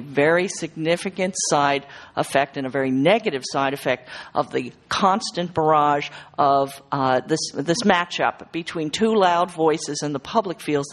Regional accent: Los Angeles, California, United States; that the result of that balance is something that I'm from Los Angeles, I am very keenly aware

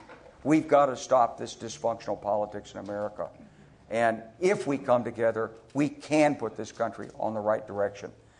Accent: Arkansas, United States; now in San Francisco, United States; But you know, I'm from Arkansas. You got to understand that.

